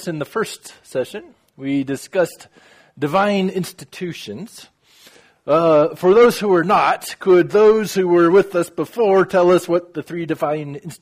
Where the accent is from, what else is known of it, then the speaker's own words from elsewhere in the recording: Texas, United States; now in Ukraine; I'm from Texas originally. I was raised in a Christian environment. I moved to Ukraine.